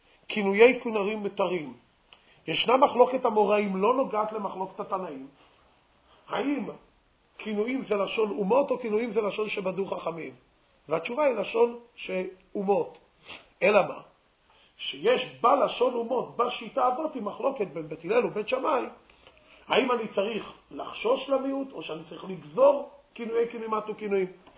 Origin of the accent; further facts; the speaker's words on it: Jerusalem, Jerusalem District, Israel; אנחנו גדלנו בירושלים. היה שפה של מחנה יהודה. היה דבר כזה, היה שפה של מוסררה.